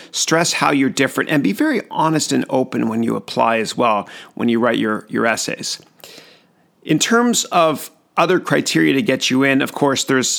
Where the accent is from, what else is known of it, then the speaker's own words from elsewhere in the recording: Toronto, Ontario, Canada; And so what I did was, I'm originally from Toronto